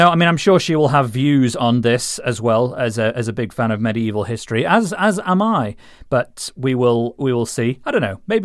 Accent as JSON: {"language": "English", "town": "Rotherham", "region": "Yorkshire and the Humber", "country": "United Kingdom", "tie": "born or raised there", "said": "I mean, I grew up in Rotherham, so it was probably just old knives discarded from local murderers and things like that."}